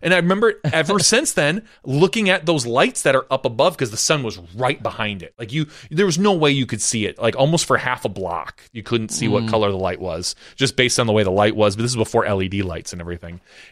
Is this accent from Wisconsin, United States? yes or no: yes; Appleton, Wisconsin, United States; I lived right off of Highway 10 growing up in Appleton, so it was a pretty major road.